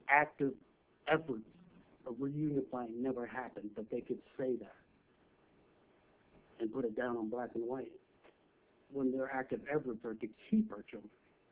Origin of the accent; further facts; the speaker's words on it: Alaska, United States; born there; I didn't cross that border. I was born here in Alaska. I have rights as an American, being born American.